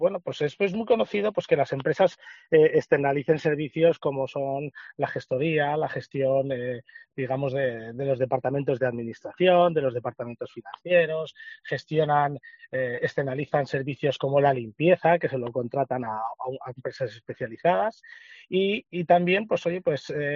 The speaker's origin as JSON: {"language": "Spanish", "town": "Segovia", "region": "Castile and León", "country": "Spain", "said": "pues que yo soy de Segovia, y creo que en Segovia pues hay empresas suficientes"}